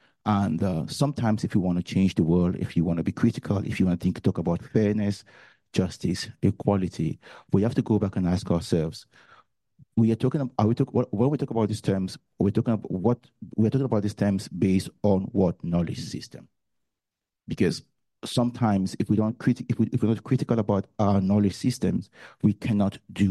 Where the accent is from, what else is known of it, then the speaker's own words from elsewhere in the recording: Cameroon; English is a second language; moved away as an adult; now in Finland; All my time, all my life growing up in Cameroon, I learned about